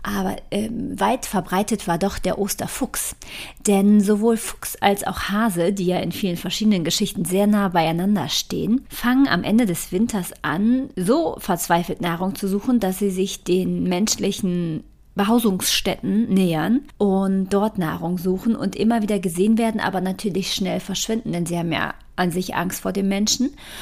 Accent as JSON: {"language": "German", "region": "Rhineland", "country": "Germany", "said": "Und ich selber bin ja aus dem Westen von Deutschland, wenn man das so sagen kann, aus dem Rheinland, vor vielen Jahren in den Norden von Deutschland gezogen."}